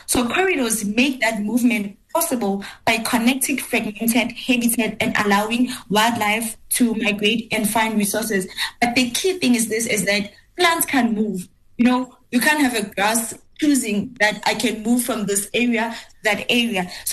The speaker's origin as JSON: {"language": "English", "country": "South Africa", "said": "I think I'll speak about South Africa since I'm from South Africa"}